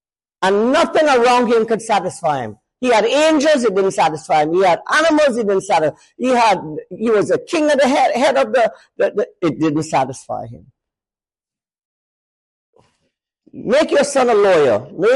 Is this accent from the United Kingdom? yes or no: no; India; Because notice, especially among the Indians, I'm Indian, you see, if you haven't noticed.